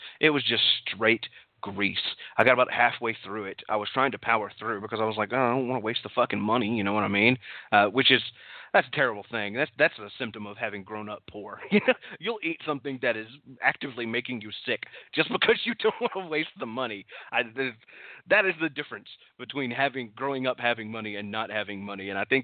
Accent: Henderson, Texas, United States; I actually am now living in my hometown. And my hometown has the first Dairy Queen in all of Texas is in Henderson, Texas.

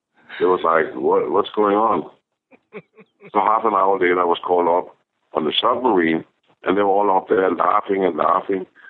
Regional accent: Denmark; you know, Mr. Connery … I'm from Denmark.

